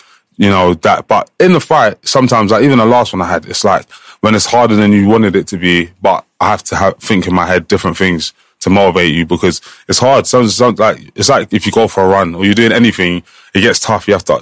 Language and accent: English; England, United Kingdom; I was on the plane to the qualifiers thinking, I'm the one from England that's coming here.